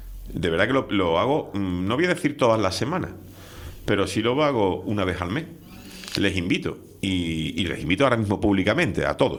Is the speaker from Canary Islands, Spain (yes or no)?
yes; La Orotava, Canary Islands, Spain; qué pasa en La Orotava, porque yo sé que está maravillosa, porque mi pueblo es maravilloso.